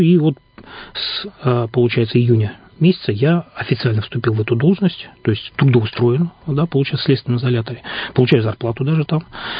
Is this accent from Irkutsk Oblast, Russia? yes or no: yes; Irkutsk Oblast, Russia; Ну и получается, вот я из Иркутской области был, 9 нас человек было.